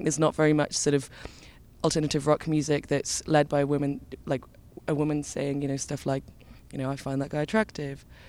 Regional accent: Cardiff, Wales, United Kingdom; also born or lived in Canada; So I was born in Cardiff, but very quickly I moved to Canada just with my mum and stayed there until I was about 3 years old. And then I left and I came back with a Canadian accent growing up.

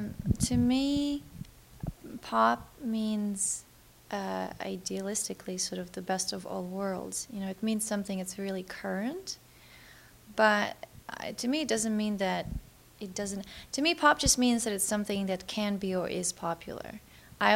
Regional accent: Moscow, Russia; moved away; also born or lived in New York; I was born in New York because my parents were interpreters for the UN. And then when I was right after I was born, a few months later, they were restationed back to Moscow.

